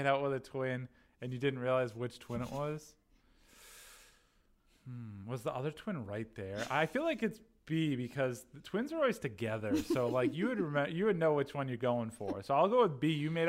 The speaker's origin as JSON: {"language": "English", "region": "Massachusetts", "country": "United States", "accent": "Massachusetts", "said": "I know I've been up here for 2 months and my Massachusetts accent is coming back strong and I don't know what to do about it."}